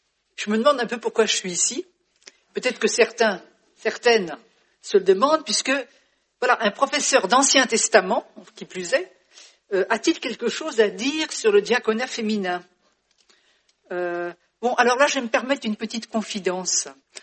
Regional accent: France; je suis française et c'est de là que je parle.

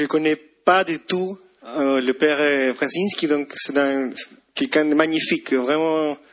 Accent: Chile; French is a second language; je viens de Chili. Oui, c'est pour ça que je parle français un peu bizarre.

